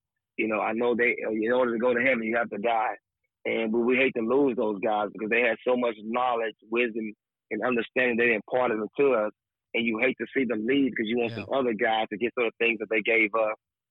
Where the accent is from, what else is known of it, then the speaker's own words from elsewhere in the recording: Tallulah, Louisiana, United States; You know, I'm from my hometown of Tallulah, Louisiana, which is 25 miles south of Lake Providence.